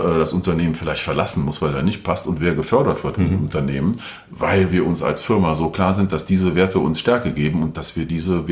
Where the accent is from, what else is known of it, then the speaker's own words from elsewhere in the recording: North Rhine-Westphalia, Germany; Ich komme aus dem Rheinland, nähe Köln.